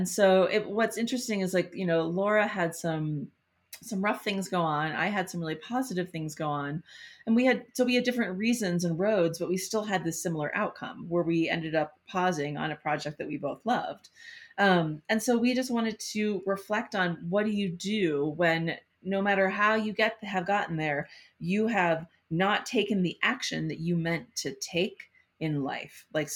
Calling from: Denver, Colorado, United States; on Cheyenne, Ute, and Arapaho land in the sunny Front Range of the Rocky Mountains in Denver, Colorado.

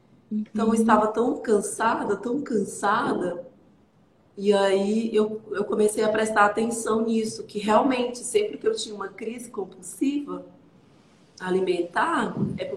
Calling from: Araguaína, Tocantins, Brazil; Eu falo aqui de Araguaína, Tocantins, tá bom? Tocantins, aqui na Terra Quente. Eu tenho 39 anos hoje, 39 anos.

